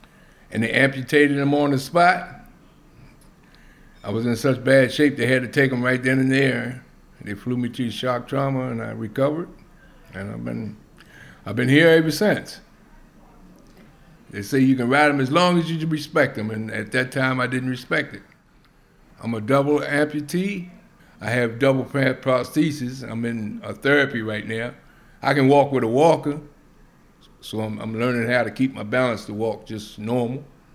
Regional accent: Bowie, Maryland, United States; I'm from Bowie, Maryland, born and raised.

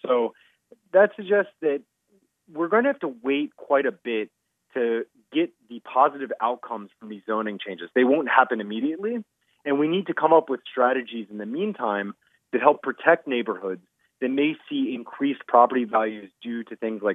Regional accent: Durham, North Carolina, United States; So North Carolina, which is where I'm from, actually, I'm from Durham

